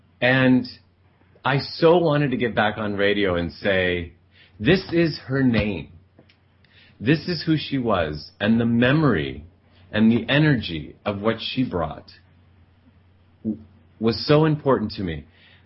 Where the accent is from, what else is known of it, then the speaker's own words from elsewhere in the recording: United States; I was born and raised here in America and not in Italy where they were.